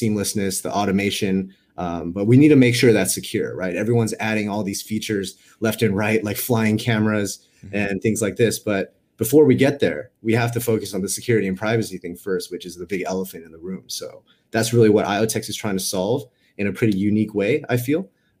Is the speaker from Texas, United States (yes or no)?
no; Los Angeles, California, United States; also born or lived in New York; now in San Francisco, United States; Based in San Francisco, but I've been a California kid my whole life. Grew up in Los Angeles. Had like an 8-year stint on the East Coast for school and my first job in New York. But now here in the Bay Area.